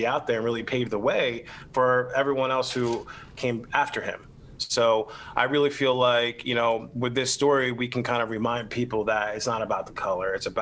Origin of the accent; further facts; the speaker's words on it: Philadelphia, Pennsylvania, United States; I knew growing up in Philly, I knew Will Smith Sr.